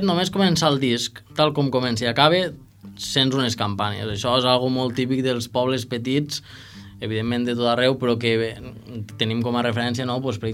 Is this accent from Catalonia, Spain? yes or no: yes; Catalonia, Spain; volíem reivindicar també una mica d'on som, no? De Ponent, que de vegades sembla el lloc apartat i que inclús els que som de Ponent de vegades ens amaguem de ser-ho